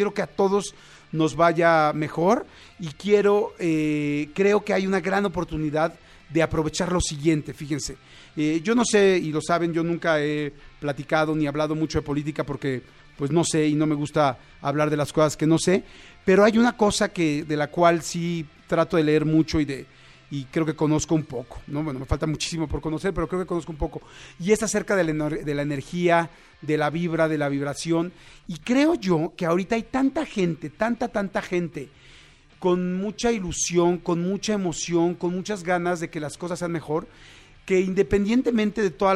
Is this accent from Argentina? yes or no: no; Mexico; nosotros como mexicanos